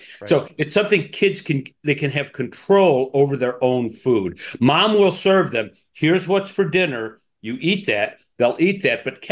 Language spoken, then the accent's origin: English; Chicago, Illinois, United States; identity as a Chicagoan